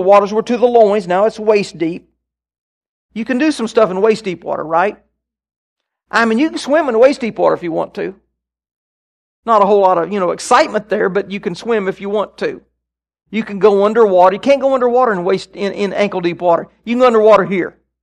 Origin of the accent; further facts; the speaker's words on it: Kansas, United States; I was raised in Kansas when I was young, and in Kansas they always talked about the pioneers that settled the West, you know.